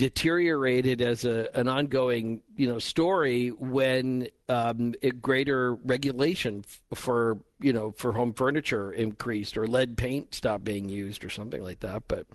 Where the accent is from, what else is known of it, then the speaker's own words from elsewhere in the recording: Illinois, United States; I grew up in just outside of Chicago when I was young, and that's that we had a green stamp redemption center in Evanston